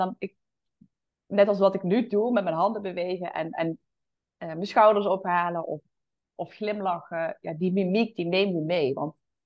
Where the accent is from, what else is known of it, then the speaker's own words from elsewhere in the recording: North Brabant, Netherlands; Ik kom uit Brabant, Noord-Brabant, dus dat hoor je.